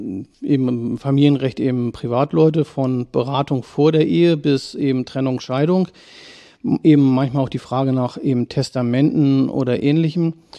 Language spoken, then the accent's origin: German; Schwarzenbek, Schleswig-Holstein, Germany; ja, also ich wohne schon immer in Schwarzenbek, bin hier auch zur Grundschule gegangen